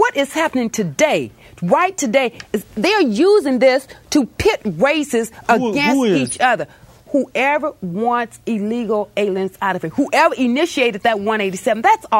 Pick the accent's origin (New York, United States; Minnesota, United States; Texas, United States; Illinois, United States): Illinois, United States; Chicago; born there; I was born in Chicago, Illinois.